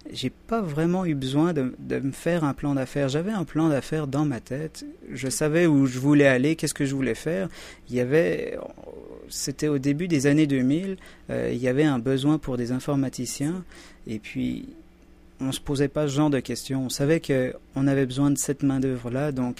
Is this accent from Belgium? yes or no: no; Switzerland; Je parle de mon cas particulier. Je viens de la Suisse. La Suisse est un pays où il y a beaucoup d'argent.